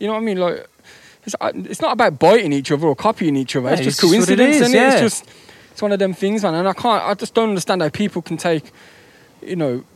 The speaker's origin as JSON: {"language": "English", "town": "Birmingham", "region": "West Midlands", "country": "United Kingdom", "said": "I'm from Birmingham."}